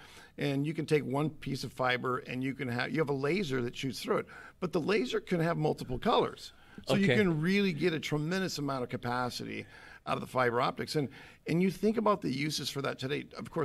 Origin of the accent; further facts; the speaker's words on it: Coeur d'Alene, Idaho, United States; also born or lived in Spokane; I grew up in Coeur d'Alene. I lived in Spokane a lot of my life